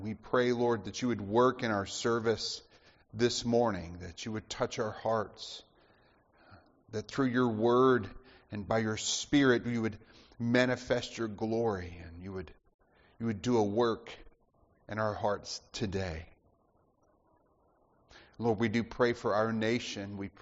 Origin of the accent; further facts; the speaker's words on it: Dothan, Alabama, United States; my father was a deputy sheriff growing up in Dothan, Alabama.